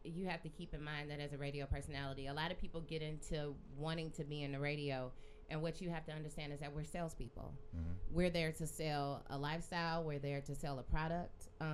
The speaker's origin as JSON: {"language": "English", "town": "St. Louis", "region": "Missouri", "country": "United States", "said": "But like, I'm from St. Louis, and I've spent my entire radio career here"}